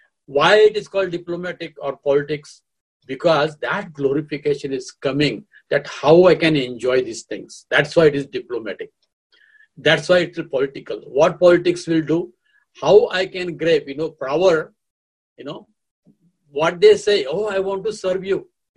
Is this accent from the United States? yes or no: no; Pune, Maharashtra, India; moved away; because just about before I came here from India, the in Pune, in our society, there are so many dogs.